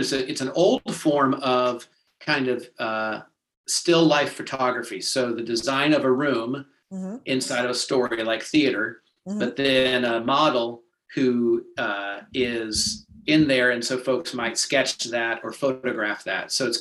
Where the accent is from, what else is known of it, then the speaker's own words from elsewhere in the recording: Charlotte, North Carolina, United States; also born or lived in Atlanta; So, I grew up in Charlotte and always loved music, as well as working with community.